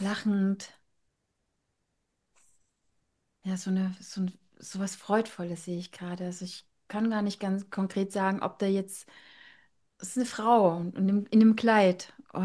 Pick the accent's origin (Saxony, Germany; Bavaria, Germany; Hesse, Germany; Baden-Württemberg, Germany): Saxony, Germany; Dresden; ich bin aus Dresden, ich bin in Sachsen groß geworden und da waren halt Dinge begrenzt.